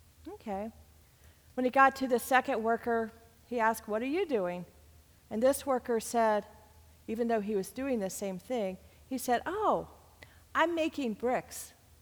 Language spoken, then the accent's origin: English; North Carolina, United States; now in Ohio, United States; The example was even close to home for me, for my home state, considering for years the license plate read, North Carolina, first in flight.